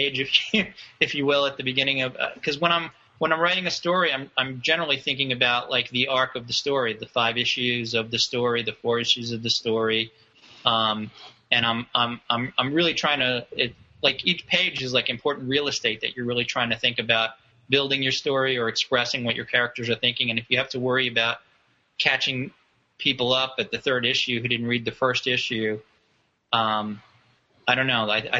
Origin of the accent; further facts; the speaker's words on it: New York City, New York, United States; I grew up, the Upper West Side on 96th Street between Amsterdam and Columbus.